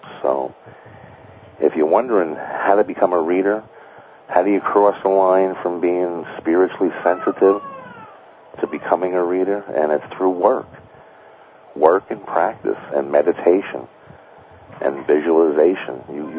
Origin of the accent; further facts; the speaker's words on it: Catskill, New York, United States; My hometown.